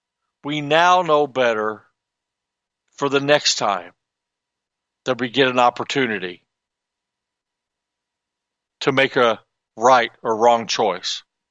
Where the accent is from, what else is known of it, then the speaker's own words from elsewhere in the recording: Illinois, United States; but I'm from Southern Illinois, and we lived out in the country.